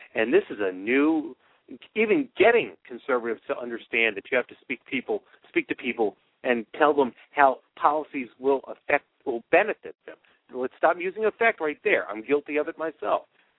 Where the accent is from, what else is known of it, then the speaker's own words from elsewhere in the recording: Baltimore, Maryland, United States; now in Washington, United States; I had gone up from Washington to Baltimore to be with my people, my hometown